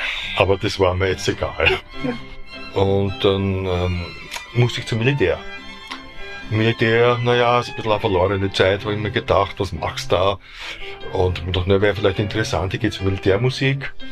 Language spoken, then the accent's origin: German; Mürzzuschlag, Styria, Austria; Also ich bin ja ein gebürtiger Steirer aus Mürzzuschlag, also das wilde Bergvolk hinter Semmering.